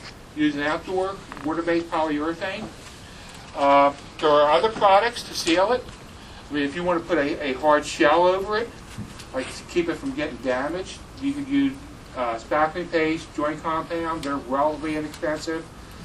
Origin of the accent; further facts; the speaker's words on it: Philadelphia, Pennsylvania, United States; I grew up in Philadelphia. I know what a Philadelphia house looks like.